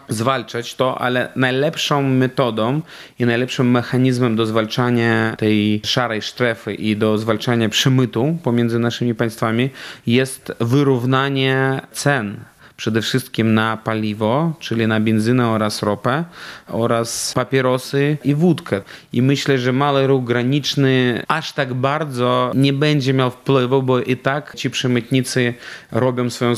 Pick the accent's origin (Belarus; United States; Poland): Belarus; bo ja pochodzę również z zachodniej Białorusi